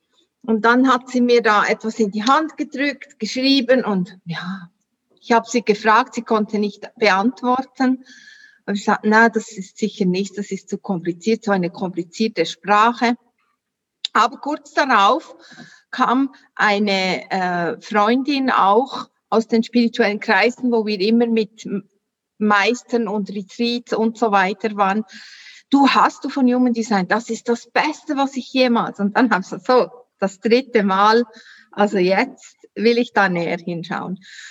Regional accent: Solothurn, Switzerland; accent: Swiss German; ich komme, wie man hört, an meinem Dialekt aus der Schweiz, Solothurn. Wie gesagt, du hast richtig gehört, 30 Kilometer von Bern, ist im sogenannten Mittelland.

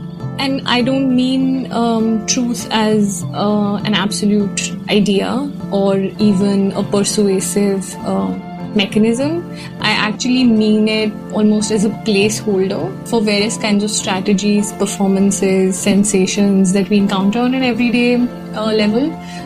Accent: Delhi, India; born there; I was born in Delhi, and I have been living here. It's a challenging city, right?

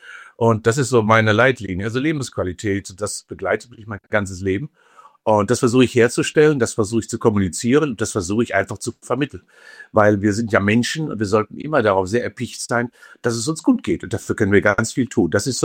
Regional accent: Unna, North Rhine-Westphalia, Germany; born there; quasi an der Grenze zum Ruhrpott, ich bin in Unna geboren

